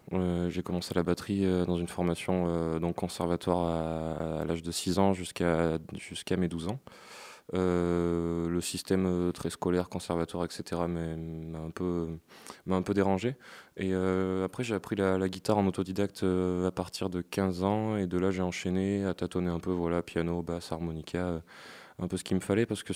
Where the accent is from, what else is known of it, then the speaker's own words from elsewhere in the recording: Aurillac, Auvergne-Rhône-Alpes, France; Oui, non, je viens d'Auriac.